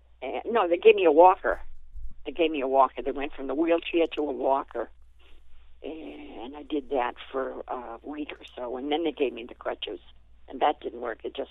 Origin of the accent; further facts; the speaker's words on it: United States; accent: Yankee; Again, maybe it's my Yankee accent. I don't know.